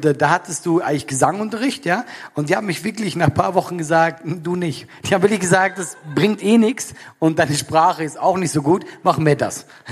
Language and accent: German; Switzerland; born there; ich bin in der Schweiz geboren.